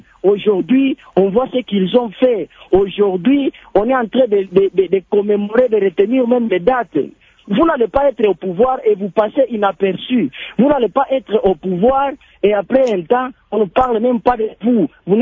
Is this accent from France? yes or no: no; DR Congo; en tant que Congolais